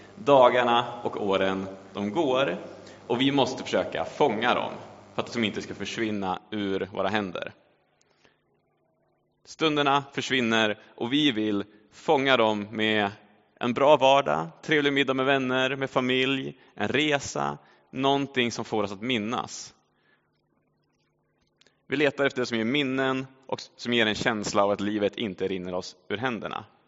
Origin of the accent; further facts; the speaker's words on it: Norrland, Sweden; Och jag kommer från Norrland från början, så om ni inte förstår vad jag säger så kan det vara därför.